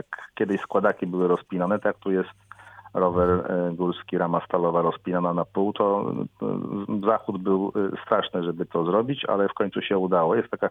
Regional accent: Przemyśl, Subcarpathian Voivodeship, Poland; born there; Ja się urodziłem w Przemyślu dobrych 50 lat temu i w Przemyślu robię festiwal.

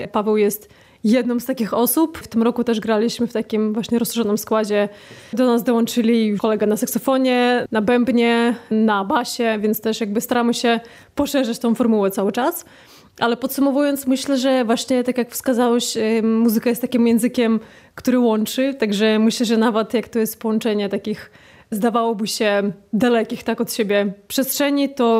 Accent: Belarus; now in Poland; ja się wychowałam na Białorusi, pochodzę też stamtąd, natomiast ciężko mi też tak naprawdę się określić co do narodowości. Mieszkam w Polsce

